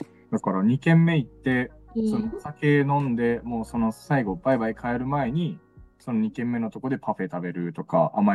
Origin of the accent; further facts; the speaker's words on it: Toyama, Japan; まあ僕も富山出身でお魚好きだから